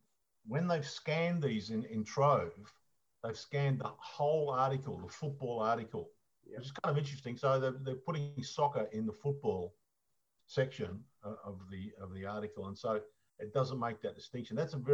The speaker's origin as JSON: {"language": "English", "region": "Queensland", "country": "Australia", "said": "And then as a Moorabbin club, being a Queenslander, I made a big boo-boo in my search here."}